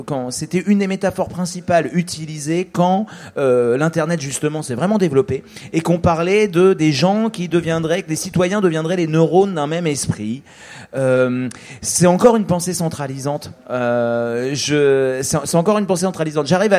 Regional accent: France; En même temps, on est français, on a quand même une tradition d'aller se révolter pour être ensemble

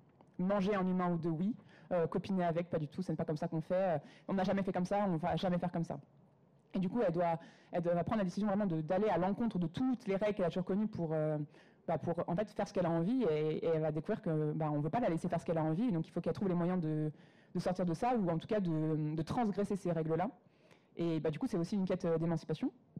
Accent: Paris, Île-de-France, France; moi je suis parisienne, je suis née dans Paris, je grandis dans Paris, je vis dans Paris.

